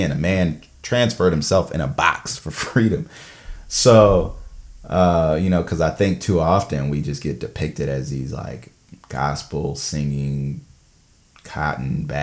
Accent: the South, United States; I don't even know if I'm saying that right because I'm from the South.

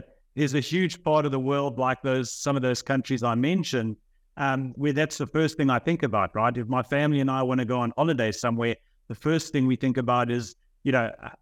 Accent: South Africa; moved away as an adult; also born or lived in Singapore; I grew up in South Africa and then made my way through one of the big four tax and accounting firms in Johannesburg.

